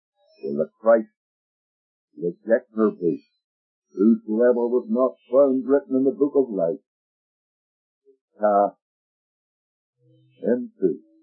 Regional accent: Ireland; In the town where I was raised in Ireland, there was a park

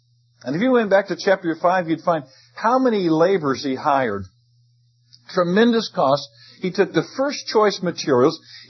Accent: United States; my stomach's pretty weak because I'm an American

